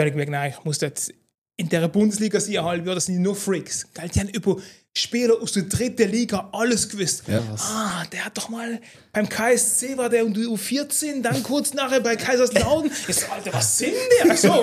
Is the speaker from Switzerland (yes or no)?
yes; Basel, Switzerland; Also ich komme aus der Region Basel, wie man leicht gehört hat.